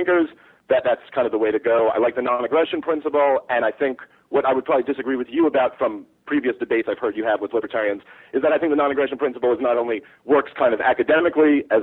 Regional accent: New York, United States; I mean, I'm a Jew from New York. Sound familiar?

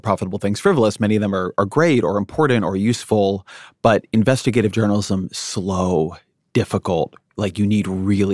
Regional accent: California, United States; When I grew up in Southern California, the New York Times was probably net-net a better paper than the LA Times.

